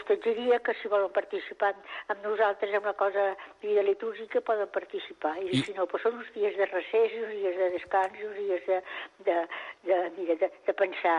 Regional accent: Barcelona, Catalonia, Spain; born there; now in Girona, Spain; Jo vaig néixer a Barcelona, i precisament no havia estat mai a Girona

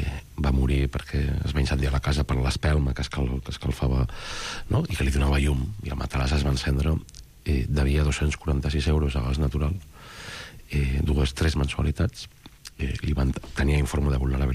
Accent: Barcelona, Catalonia, Spain; Jo vinc de Gràcia.

